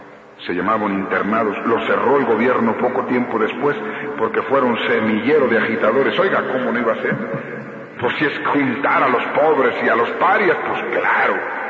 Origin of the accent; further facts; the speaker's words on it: Tepic, Nayarit, Mexico; born there; Yo nací en Tepic, Nayarit, allá en el 39, en un ejido, por allá en la marisma, tierra cálida, tierra tropical, Nayarit.